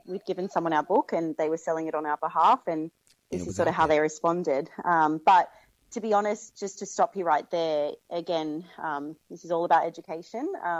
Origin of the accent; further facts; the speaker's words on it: Australia; to be perfectly honest with you guys, as an Australian, they would view that as quite racist